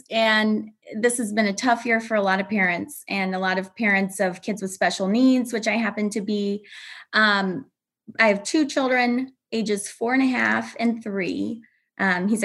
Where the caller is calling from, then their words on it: Aurora, Illinois, United States; Aurora, Illinois, a western suburb of Chicago.